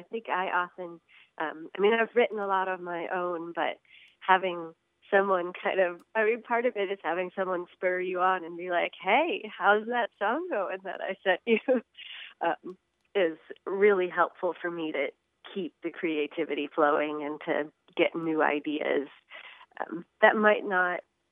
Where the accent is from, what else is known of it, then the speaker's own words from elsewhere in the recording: Missouri, United States; We grew up actually out in Boone County, and there is just nothing.